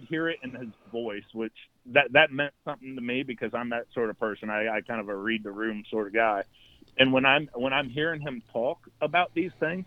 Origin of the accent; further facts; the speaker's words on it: Indiana, United States; Like, yeah, I'm from Boone County, but I don't want to steal these people's resources.